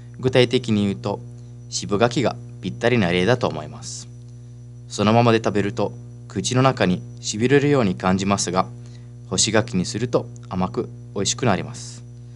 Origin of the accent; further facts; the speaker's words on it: Italy; Japanese is a second language; 蛇のように髪の毛がじっとしないイタリア人として、皆さんに変革について豆知識を紹介したいと思います。イタリア人の私からすると、